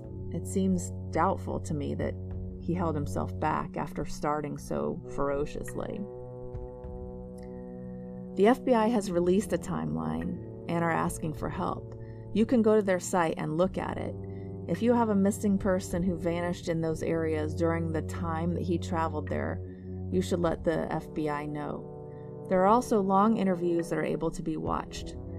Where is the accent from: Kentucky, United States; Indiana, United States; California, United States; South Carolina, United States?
Indiana, United States; as Indiana is my home state and Fort Wayne is near my hometown, I have to let you Hoosiers know